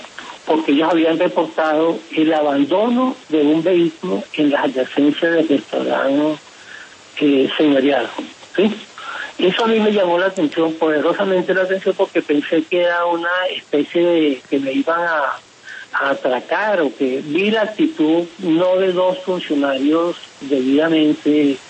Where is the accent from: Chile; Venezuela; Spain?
Venezuela; Esa es la misma preocupación que tenía yo como venezolano